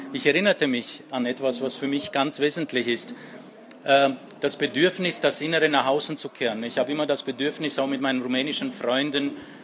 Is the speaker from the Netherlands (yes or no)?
no; Switzerland; accent: Swiss; Mein Akzent ist schweizerisch.